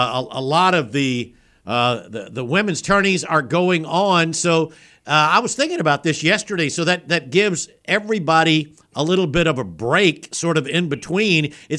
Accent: Brewton, Alabama, United States; are you going down 41, or are you headed down 31-29 toward my hometown?

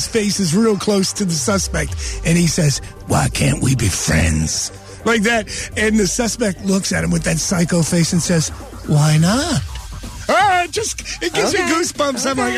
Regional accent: Wilkes-Barre, Pennsylvania, United States; Growing up in Wilkes-Barre, the Planters plant was Planters plant.

